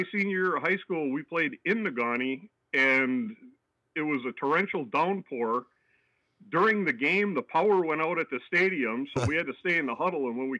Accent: Norway, Michigan, United States; I'm a native Youper. I'm originally from Norway, so

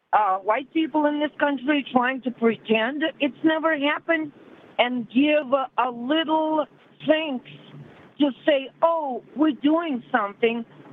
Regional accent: Russia; English is a second language; moved away; Nowadays, because I speak with accent and everybody can understand that I'm from Russia

